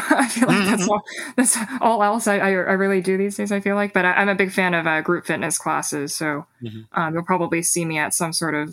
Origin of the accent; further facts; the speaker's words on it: United States; I am Chinese American, so we do partner in New York City with a few of the Chinatown organizations.